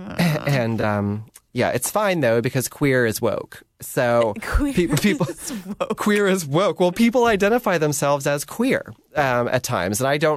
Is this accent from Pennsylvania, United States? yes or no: yes; Coatesville, Pennsylvania, United States; born there; So, guys, I was born in Coatesville, Pennsylvania.